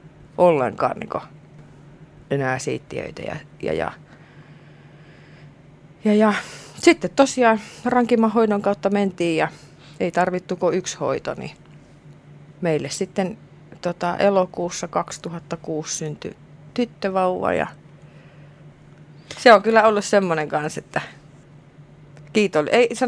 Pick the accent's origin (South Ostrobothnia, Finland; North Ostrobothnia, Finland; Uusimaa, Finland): South Ostrobothnia, Finland; kun mä oon Etelä-Pohjanmaalta niin kuin itse kotosin, niin siellähän kasvaa semmoisia emäntiä, jotka ei niinku hipasusta laske ollenkaan.